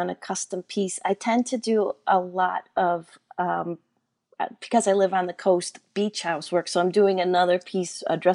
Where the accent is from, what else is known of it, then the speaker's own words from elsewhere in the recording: Stratford, Connecticut, United States; I'm also born and raised in Stratford, Connecticut, though. It's in the southwestern part of the state, maybe about an hour north of New York City